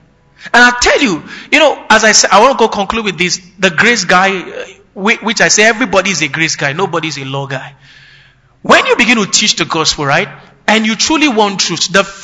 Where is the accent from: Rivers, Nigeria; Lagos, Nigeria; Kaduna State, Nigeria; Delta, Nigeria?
Kaduna State, Nigeria; Kaduna; We grew up together in Kaduna.